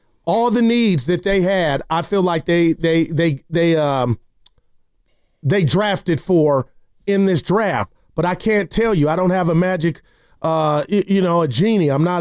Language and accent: English; West Coast, United States; Like, we're from the West Coast.